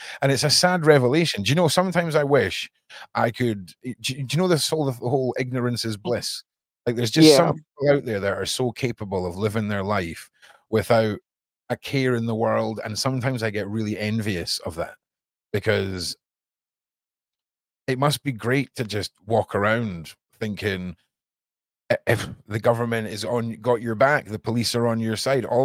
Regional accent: Scotland, United Kingdom; born there; I was born in Scotland, but my genetics are Polish, Irish, and Italian, I think.

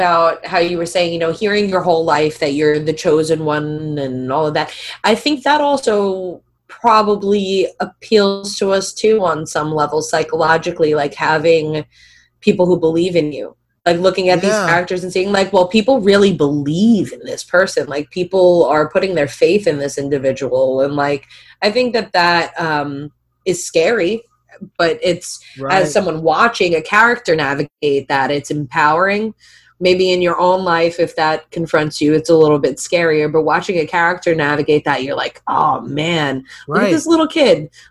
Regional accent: United States; I'm an American

